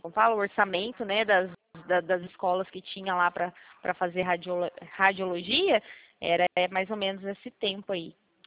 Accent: Minas Gerais, Brazil; moved away as an adult; now in São Paulo, Brazil; Bom, na minha cidade, né, lá em Minas, que eu sou de Minas, né? Mudei esse ano pra cá, pra São Paulo.

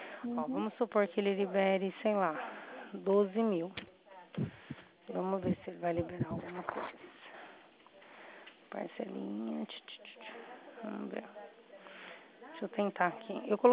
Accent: Itatiba, São Paulo, Brazil; eu sou da cidade de Itatiba, sou da Poupa-Crédito de Itatiba, entendeu?

